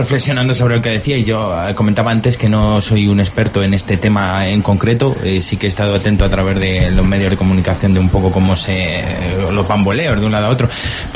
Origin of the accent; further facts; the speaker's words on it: Cuenca, Castilla-La Mancha, Spain; y como decía, yo soy de Cuenca, yo quiero que eso se arregle